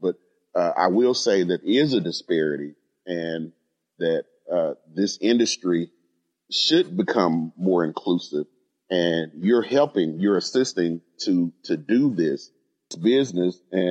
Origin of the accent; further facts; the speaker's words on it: the South, United States; And I'm from the South, so we call it the good old boy networking.